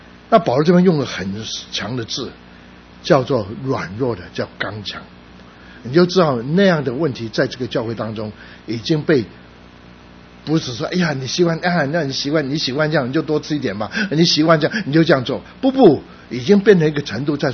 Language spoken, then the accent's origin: Chinese; Guangdong, China; now in United States; 像我们广东人什么都吃的，可以吃的我们大概都吃的